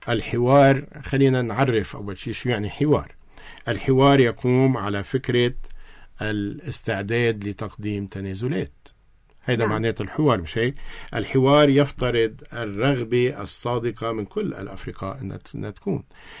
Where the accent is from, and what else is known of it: Lebanon